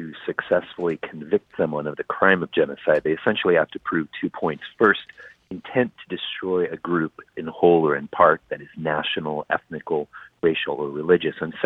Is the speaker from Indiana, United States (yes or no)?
no; Happy Camp, California, United States; I did. So I grew up near a little town called Happy Camp.